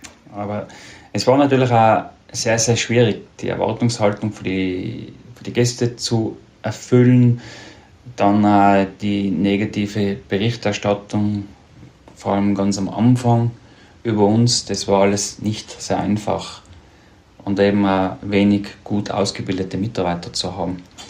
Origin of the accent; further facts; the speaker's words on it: Tyrol, Austria; Wenn ich als Tiroler dickes Fell habe